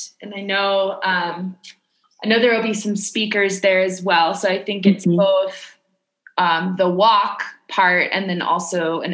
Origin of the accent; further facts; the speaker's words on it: Seattle, Washington, United States; Whereas I'm the newbie from Seattle who has never grown on a farm.